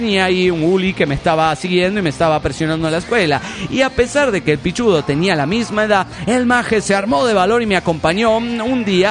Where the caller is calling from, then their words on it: Managua, Nicaragua; de Managua, Nicaragua.